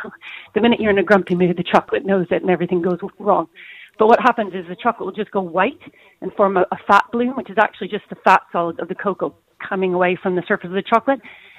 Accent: Canada; also born or lived in Australia; now in Clonakilty, Ireland; I'm originally Canadian, actually, so the name kind of travelled with me across the globe via Australia, and we landed here in 2008.

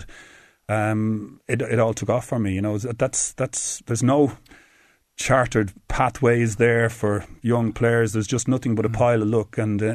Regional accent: Ireland; it was very hard being an Irishman trying to do a history degree in London

